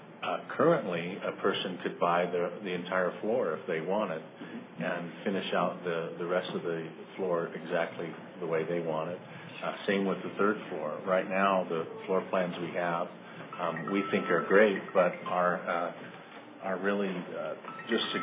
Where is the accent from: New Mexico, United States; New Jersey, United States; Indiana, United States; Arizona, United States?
New Mexico, United States; Albuquerque; now in Santa Fe, United States; I've lived here since the early 80s, actually. I was born and raised in Albuquerque, so I visited here all my life, pretty much.